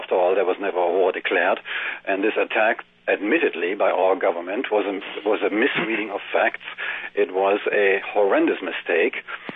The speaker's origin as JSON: {"language": "English", "town": "Leipzig", "region": "Saxony", "country": "Germany", "tie": "born there", "second_language": "English", "said": "I'm a citizen of Germany. I was born in Leipzig in 1940, and I experienced the saturation bombing of that city."}